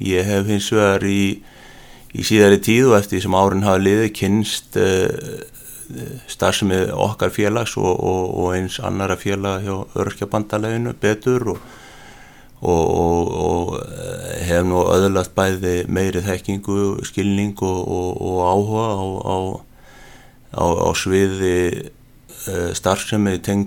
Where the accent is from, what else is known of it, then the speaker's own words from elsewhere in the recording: Hafnarfjordur, Capital Region, Iceland; Já, ég fæddur í Hafnarfirði árið 1960 og er nýja orðin 57 ára gamall. Gekk þar í skóla og menntaskóla